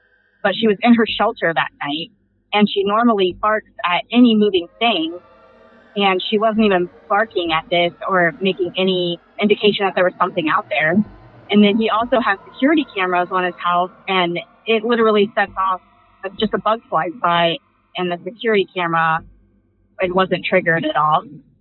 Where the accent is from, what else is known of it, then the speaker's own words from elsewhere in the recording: Ohio, United States; now in Cleveland, United States; I currently live in the Cleveland, Ohio area, but I am from Southern Ohio.